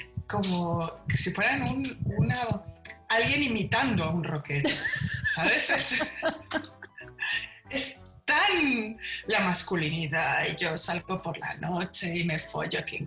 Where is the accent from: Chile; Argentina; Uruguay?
Argentina; Buenos Aires; born there; Yo nací en Buenos Aires.